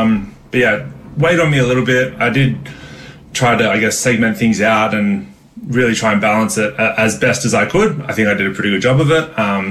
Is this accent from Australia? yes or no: yes; Sydney, New South Wales, Australia; I'm from Sydney, so they built